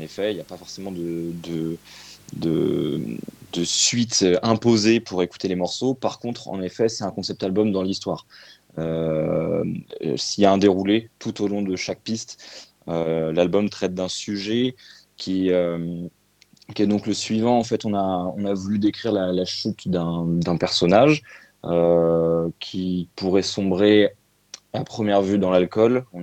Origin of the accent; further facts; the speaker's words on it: Tours, Centre-Val de Loire, France; Donc, on vient de Tours.